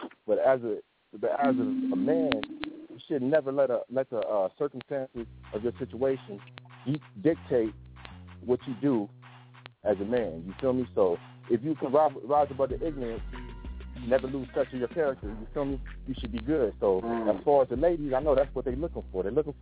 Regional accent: California, United States; Like I told you, I'm from California.

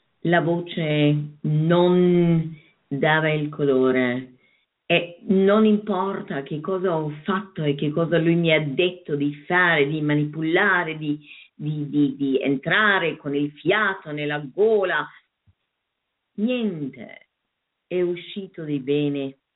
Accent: Germany; Sono cresciuta in Germania, allora l'operetta era quello che sentivo.

